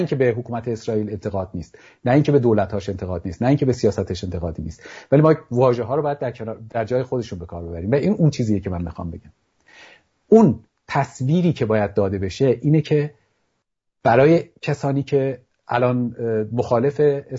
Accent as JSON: {"language": "Persian", "country": "Iran", "said": "به عنوان یک ایرانی، به عنوان انسان بشناسیمش"}